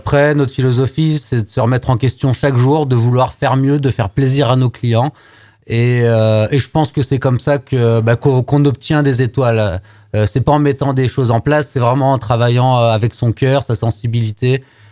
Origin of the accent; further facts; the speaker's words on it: Auvergne-Rhône-Alpes, France; qu'on n'est pas si mal chez nous en Haute-Savoie.